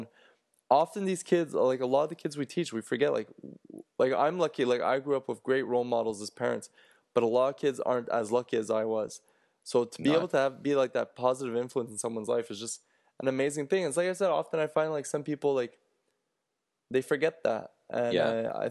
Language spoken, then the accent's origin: English; Chambly, Quebec, Canada; I worked at the day camps in my hometown. So Chambly here in Quebec.